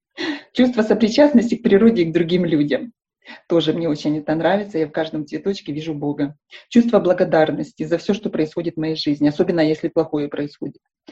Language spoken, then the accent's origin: Russian; Kyiv, Ukraine; Я из Украины, город Киев.